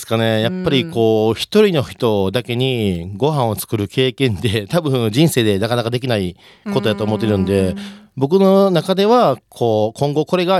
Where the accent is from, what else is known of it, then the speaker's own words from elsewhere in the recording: Osaka, Japan; now in Australia; やっぱり大阪出身なんでお好み焼き食べたいなってめっちゃ思う時ありますけどね。